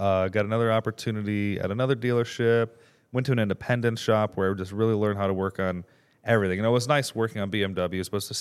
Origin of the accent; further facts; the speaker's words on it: Cleveland, Ohio, United States; Yeah, so where I was from in Ohio, I was from Cleveland area, but I was on the outskirts, a pretty rural area.